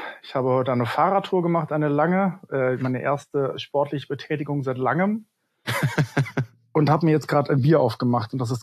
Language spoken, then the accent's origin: German; Freiburg, Baden-Württemberg, Germany; ich, so wie meine Eltern, komme aus Freiburg und habe da mein Leben lang gelebt bis vor 10 Monaten.